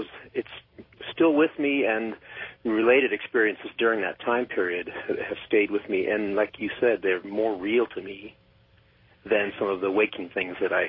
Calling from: Portland, United States; I'm calling from Portland.

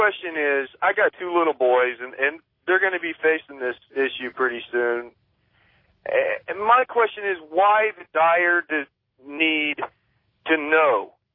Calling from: Wichita, Kansas, United States; and I'm calling from Wichita, Kansas.

